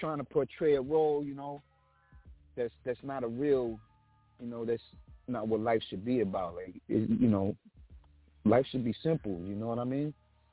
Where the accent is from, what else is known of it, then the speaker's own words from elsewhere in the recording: New York City, New York, United States; You know, I'm from Kingsbridge, Jerome Avenue in the Bronx.